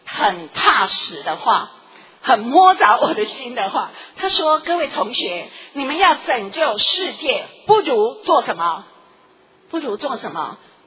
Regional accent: Donggang, Pingtung County, Taiwan; 我的故乡在东港

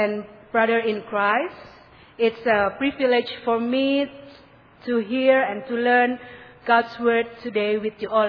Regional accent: Bandung, West Java, Indonesia; I come from Bandung, West Java.From Indonesia.

